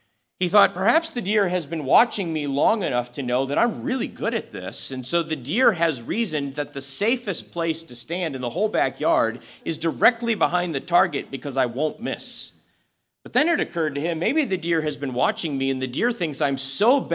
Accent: Wisconsin, United States; When I was growing up in Wisconsin, deer hunting season was a big deal, a very big deal.

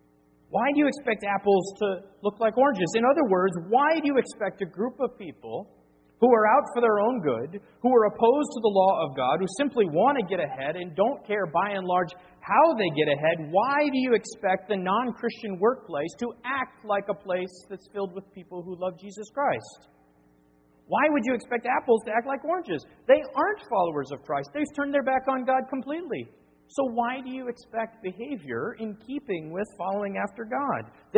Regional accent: Wisconsin, United States; now in Roanoke, United States; When I was in high school, I worked in a local restaurant in my hometown back in Wisconsin.

